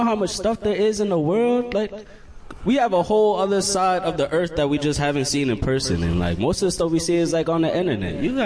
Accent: Maryland, United States; now in New York, United States; I came from Maryland, bro. I'm from Maryland. I came out here to New York to experience new things.

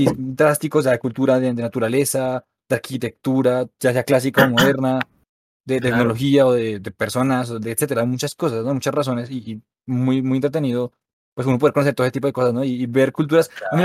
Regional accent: Colombia; todos somos colombianos, todos los que vivimos en Colombia, o sea, somos colombianos

